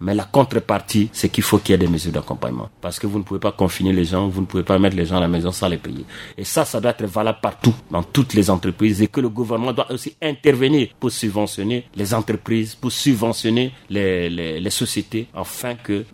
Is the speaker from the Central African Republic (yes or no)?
yes; Central African Republic; nous sommes des Centrafricains, nous sommes un syndicat responsable.